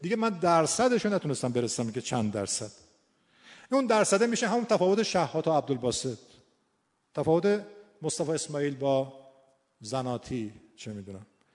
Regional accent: Iran; آخرش ما ایرانی هستیم.

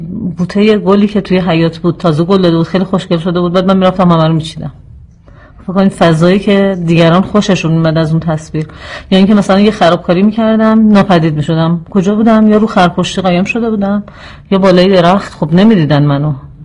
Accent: Tehran, Tehran Province, Iran; born there; اول شهریور 48 تو منطقه نازیاباد تهران به دنیا اومدم. فکر کنم یکی از محله‌های قدیمی تهرانه

